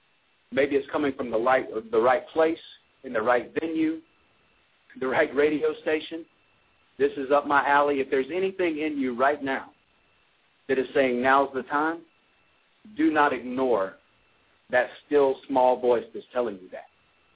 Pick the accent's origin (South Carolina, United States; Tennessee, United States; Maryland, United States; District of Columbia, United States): South Carolina, United States; Anderson; now in Tucker, United States; Being from South Carolina, born and raised in Anderson, South Carolina, finding myself in Tucker, Georgia